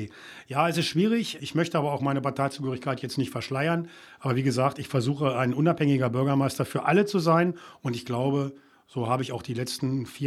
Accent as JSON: {"language": "German", "town": "Bad Lauterberg", "region": "Lower Saxony", "country": "Germany", "tie": "born or raised there", "said": "Ich wohne übrigens selber in Barbis. Ich bin in der Kernstadt geboren und aufgewachsen, wohne jetzt in Barbis"}